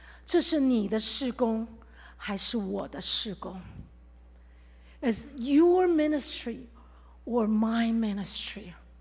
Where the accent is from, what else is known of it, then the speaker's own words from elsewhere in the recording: Taiwan; 你知道吗，弟兄姐妹，我是台湾土生土长的，我不是不爱那块土地